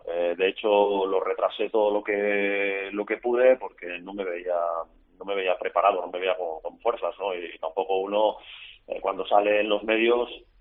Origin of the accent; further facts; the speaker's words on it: Massanassa, Valencian Community, Spain; Pero esos lazos con Osasuna y Masanasa, mi pueblo, pues yo creo que van a estar para toda la vida, ¿no?